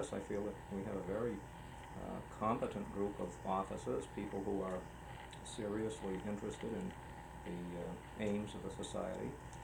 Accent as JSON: {"language": "English", "town": "Westport", "region": "Massachusetts", "country": "United States", "tie": "born or raised there", "also_born_or_lived": "New Bedford, Massachusetts", "said": "Well, I was born in St. Luke's Hospital in New Bedford, but came to Westport as soon as they could."}